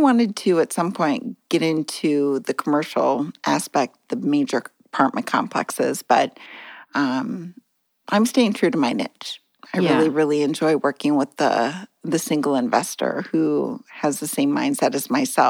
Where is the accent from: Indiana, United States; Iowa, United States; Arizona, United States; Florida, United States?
Iowa, United States; Thor; So born and raised North Central Iowa on a farm called Thor. Small town population, it's probably up to two, maybe past 200 today.